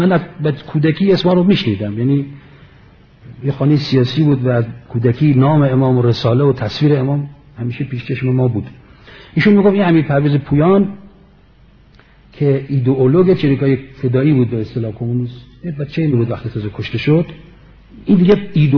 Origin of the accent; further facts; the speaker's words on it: Palestine; من فلسطینی ام.